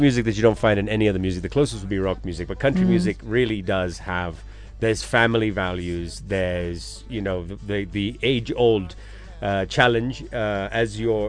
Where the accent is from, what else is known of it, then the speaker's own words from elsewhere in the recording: Kenya; And as a Kenyan, as Kenyans